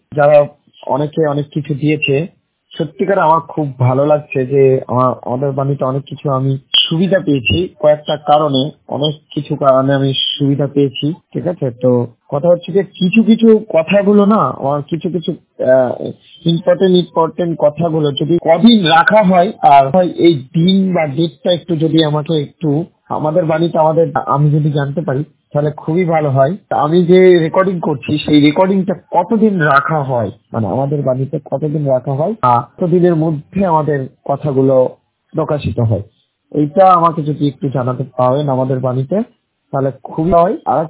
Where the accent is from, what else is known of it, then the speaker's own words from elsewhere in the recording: Murshidabad, West Bengal, India; আমার বাড়ি মুর্শিদাবাদ।